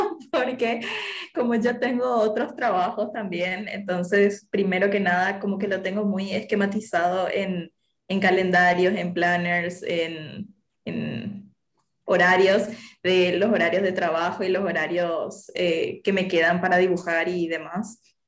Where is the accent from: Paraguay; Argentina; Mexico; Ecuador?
Paraguay; Asunción; creo que no tenemos acento, que es muy neutro, pero ya que lo mencionas, podría ser. No sé, yo soy de Paraguay y nada, de la capital, la Asunción